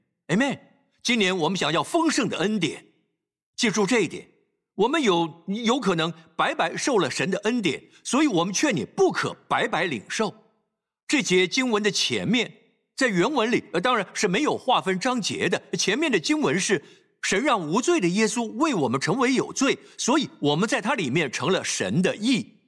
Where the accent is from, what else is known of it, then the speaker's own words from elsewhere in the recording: Singapore; 我们新加坡人可以吃饭